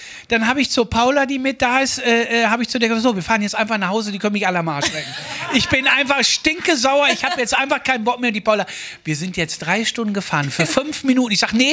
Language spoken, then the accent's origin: German; Germany; Und bei uns in Deutschland, ich weiß nicht, ob das hier aus ist, wenn du nicht stubenrein bist, kommst du nicht im Kindergarten. So war das damals.